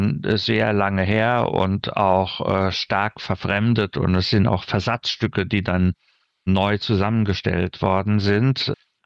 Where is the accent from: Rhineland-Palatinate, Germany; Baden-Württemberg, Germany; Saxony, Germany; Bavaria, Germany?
Rhineland-Palatinate, Germany; Und es ist eine Rückschau auf mein Dorf tatsächlich, in der Pfalz, wo ich groß geworden bin.